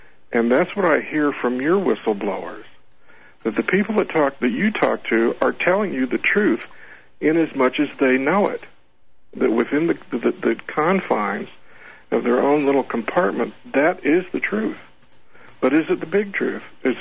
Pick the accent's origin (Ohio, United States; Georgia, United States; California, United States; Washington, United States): Ohio, United States; now in Arizona, United States; the landscape here is so incredibly beautiful and is so alien from what I had been used to growing up in Ohio